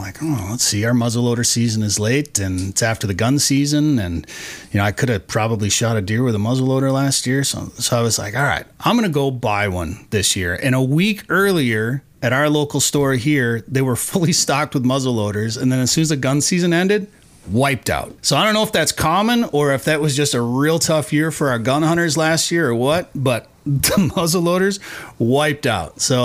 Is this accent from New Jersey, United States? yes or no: no; Wisconsin, United States; I grew up rifle hunting in Wisconsin. We had a cabin in northwest Wisconsin, and that's kind of where I grew up deer hunting.